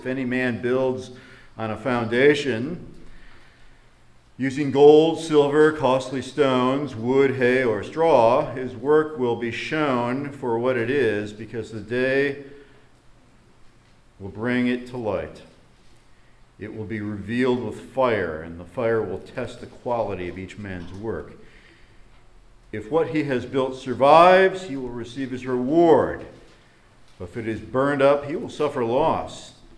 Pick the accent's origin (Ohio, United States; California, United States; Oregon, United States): Ohio, United States; Toledo; I'm a kid from Toledo